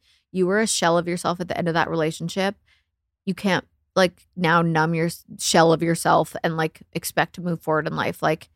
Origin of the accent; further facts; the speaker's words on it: Canada; because I'm Canadian.